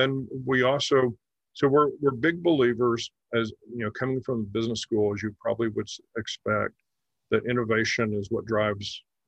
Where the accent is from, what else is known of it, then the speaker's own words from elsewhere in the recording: Kansas, United States; I grew up in Kansas, and in rural Kansas, we had, you know, same kinds of issues.